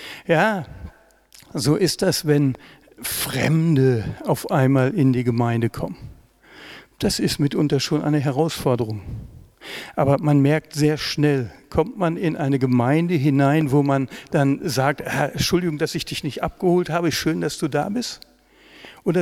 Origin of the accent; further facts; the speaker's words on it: North Rhine-Westphalia, Germany; ich komme aus dem Pott, im Endeffekt alles kleine Dörfer.